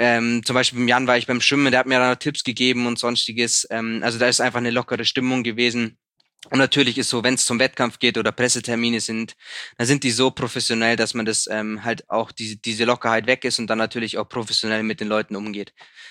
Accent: Sonthofen, Bavaria, Germany; Ich meine, Sonthof, meine Heimatstadt, hat 21.000 Einwohner. Das ist jetzt nicht so riesig.

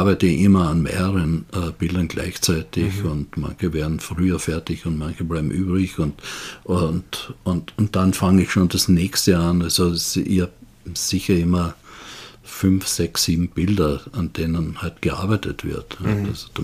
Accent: Austria; also born or lived in United States; Ich bin ja Österreicher und Amerikaner

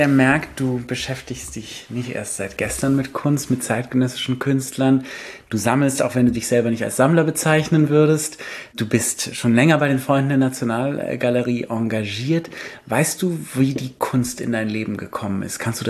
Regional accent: Paris, Île-de-France, France; ich bin genau in dem Alter in Paris groß geworden und bin ja auch ein Museumsmensch geworden

